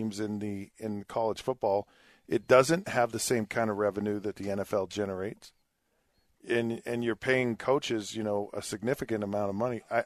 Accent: Springville, United States; I grew up in Springville.

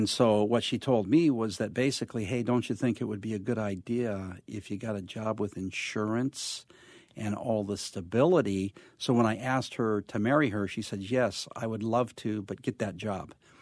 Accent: Covina, California, United States; But I grew up in Covina area. And back then, although anybody who lives out in this area now wouldn't realize it was all orange groves.

